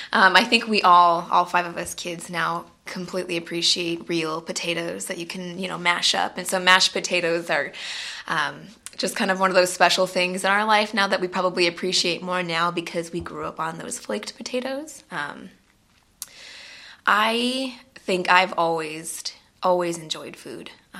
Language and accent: English; Phoenix, Arizona, United States; born there; I've lived in Tempe, I now live in Gilbert, and I've lived in Phoenix, so I know the valley well. I was born in Good Sam Hospital downtown.